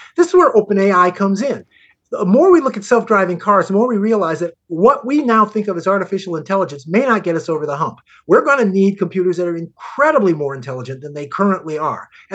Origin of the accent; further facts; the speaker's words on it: Chicago, Illinois, United States; I grew up in Chicago.